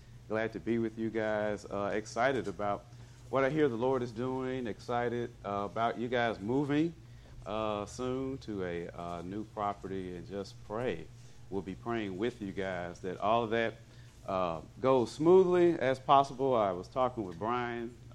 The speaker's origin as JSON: {"language": "English", "town": "Memphis", "region": "Tennessee", "country": "United States", "lives_now": "Clarksdale, United States", "said": "We're originally from Memphis, been in Clarksdale for 10 years now. But he said that he thought it would be a great idea for Ole Miss to hire Lane Kiffin. Well, being from Tennessee"}